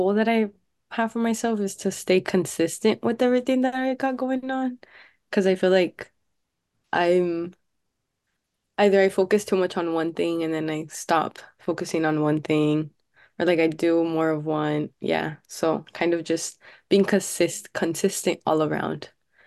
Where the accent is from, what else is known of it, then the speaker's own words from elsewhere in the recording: Miami, Florida, United States; I'm a second year in Muir College. I'm a literature writing major, and my hometown is Miami, Florida.